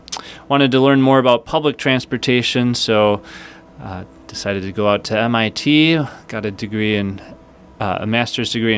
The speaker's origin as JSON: {"language": "English", "town": "Minnetonka", "region": "Minnesota", "country": "United States", "tie": "born or raised there", "said": "Well, I grew up in Minnetonka, the parish there is St. Therese in Deep Haven. I went to Minnetonka school, so I'm a skipper."}